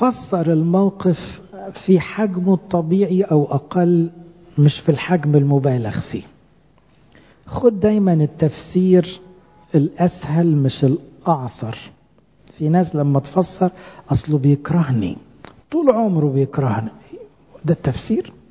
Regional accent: Egypt; والحمد لله احنا كمصريين فنانين في دي

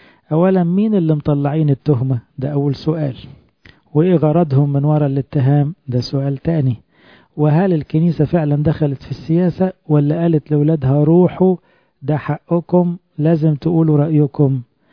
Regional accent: Egypt; إن إحنا مصريين وبنخاف على بلدنا

